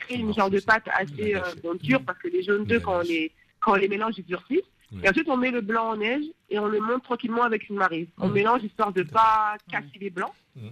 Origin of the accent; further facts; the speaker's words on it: France; Moi, je suis née, j'ai grandi en France